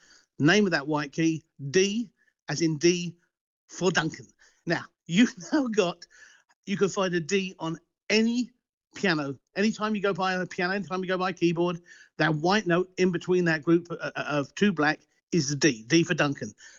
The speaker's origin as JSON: {"language": "English", "region": "Scotland", "country": "United Kingdom", "said": "I'm a realist. I'm a Scot."}